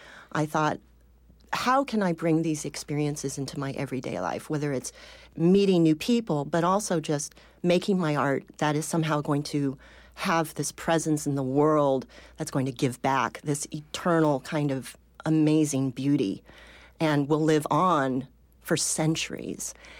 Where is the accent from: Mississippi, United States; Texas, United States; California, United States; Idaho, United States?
California, United States; Growing up in the Bay Area, right there by the bay